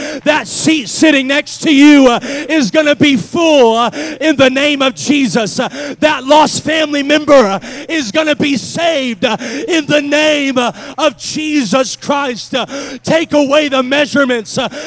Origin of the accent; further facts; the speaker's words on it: Portland, Oregon, United States; now in Springfield, United States; I'm from Portland, Oregon.